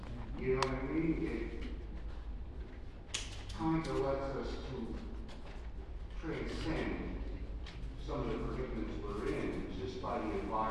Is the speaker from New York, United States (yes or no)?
no; Philadelphia, Pennsylvania, United States; the time I was a child, being brought up in the city of Philadelphia. And I always remember about growing up in Southwest Philly